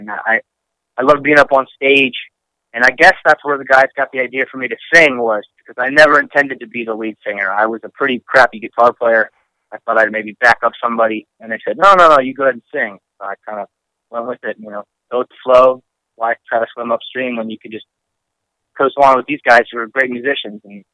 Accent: Rockville, Maryland, United States; Yes. Yes, so, yeah, we're from Rockville, Maryland.

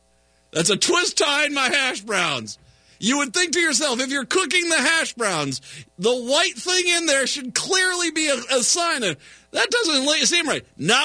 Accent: Minnesota, United States; We're from Minnesota. You don't get Waffle Houses up here, so.

